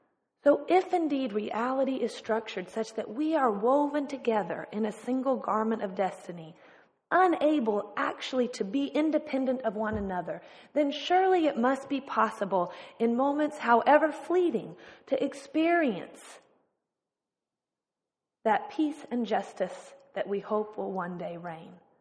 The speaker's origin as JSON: {"language": "English", "town": "Austin", "region": "Texas", "country": "United States", "also_born_or_lived": "Lawrence", "said": "And I am from Austin, but was serving a church up in Lawrence, Kansas, of all places, but was so excited to return home to my home city"}